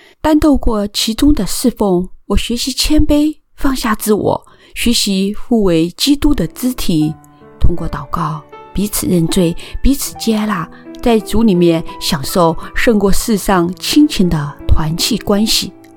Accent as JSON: {"language": "Chinese", "country": "China", "tie": "born or raised there", "said": "我在中国出生，从小在父亲头上三尺有神灵的敬天教导下成长。"}